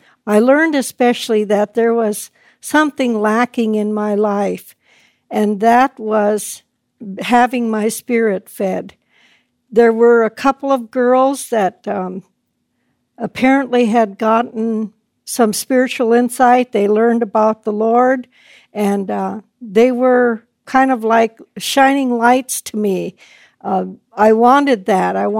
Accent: Tatitlek, Alaska, United States; I'm from the village of Tetitlik on Prince William Sound in the state of Alaska. Growing up on the Prince William Sound in the village was probably a child's paradise

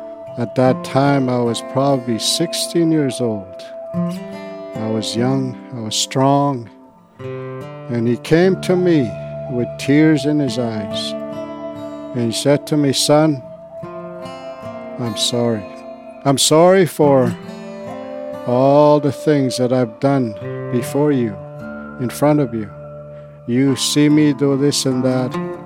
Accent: Round Lake, Ontario, Canada; I come from Round Lake, Ontario. It's often called Riagamaw these days. And I come from the North Caribou Lake Band of people. I come from a family of 13 children.

